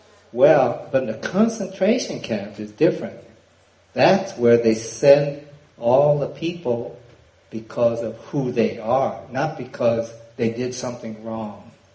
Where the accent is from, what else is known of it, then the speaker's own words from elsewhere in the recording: Oakland, California, United States; born there; I was born in Oakland, California. I don't know if you know where it is. But it's up north, Northern California, by San Francisco.